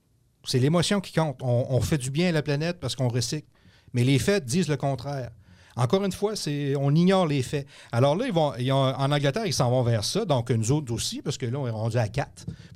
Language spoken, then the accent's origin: French; Montmagny, Quebec, Canada; now in Quebec City, Canada; Moi, j'ai été élevé à Montmagny.